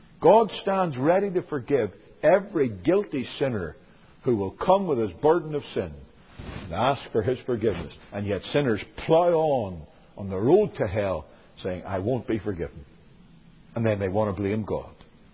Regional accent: Northern Ireland, United Kingdom; I come from Northern Ireland

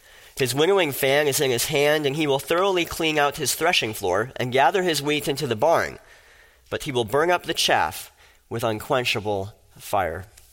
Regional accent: Fargo, North Dakota, United States; I remember years ago when the President George W. Bush came to my hometown of Fargo, North Dakota

